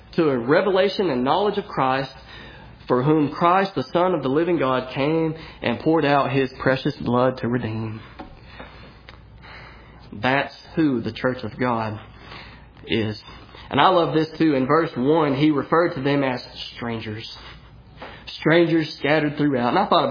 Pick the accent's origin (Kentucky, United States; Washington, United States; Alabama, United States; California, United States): Kentucky, United States; Danville; I'm from Danville, Kentucky, tiny little town. Most people don't know what it is.